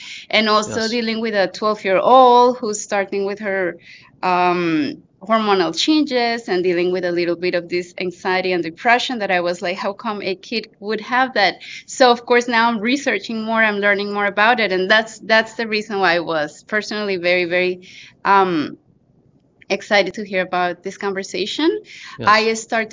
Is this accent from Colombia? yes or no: yes; Colombia; I'm from Colombia